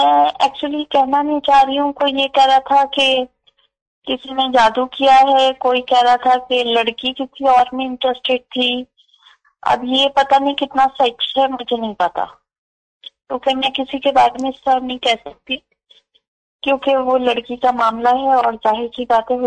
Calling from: Canada; Sir, मैं Canada से बात कर रही हूँ।

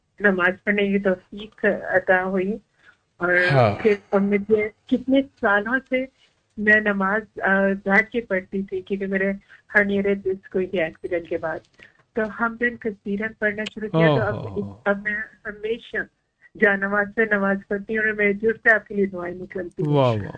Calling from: United States; میں امریکہ سے بات کر رہی ہوں.

